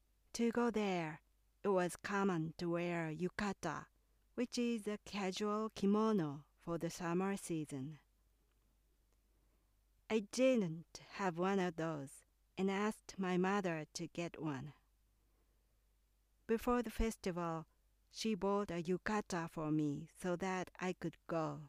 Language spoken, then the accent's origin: English; Kyoto, Japan; English is a second language; My hometown is in Kyoto, which is a popular tourist destination in Japan.